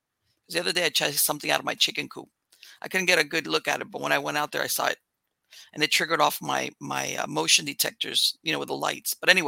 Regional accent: Florida, United States; When you're born and raised in Florida, especially South Florida, which has got a subtropical climate, you can withstand it.

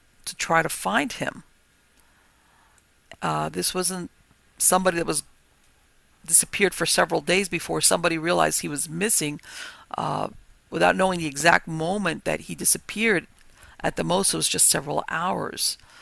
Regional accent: Miami, Florida, United States; I was born and raised in Miami. I moved to North Florida in the last couple of years, but basically I'm very familiar with the Everglades. I grew up in the area where the Everglades was always back there.

